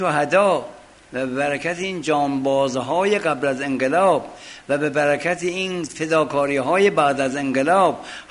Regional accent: Iran; یه عربی هم زرکی پرسید شما اهل کجا هستی؟ گفتم ایران.

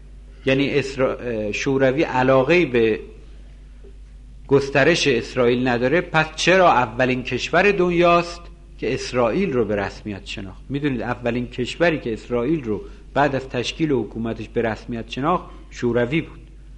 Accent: Iran; فهمیدن که ما ایرانی هستیم

